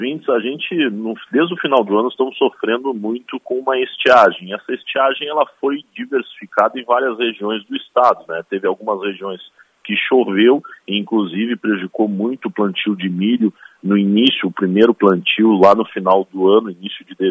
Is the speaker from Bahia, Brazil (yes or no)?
no; Frederico Westphalen, Rio Grande do Sul, Brazil; a região noroeste, perto da minha cidade natal, Frederico Westphalen.